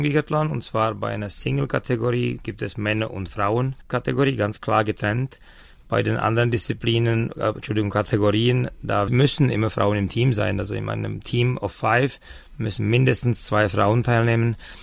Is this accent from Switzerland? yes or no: no; Czechia; Ich bin Tscheche und bin sehr froh, dass wir im letzten Jahr die ersten tschechischen Sieger hatten.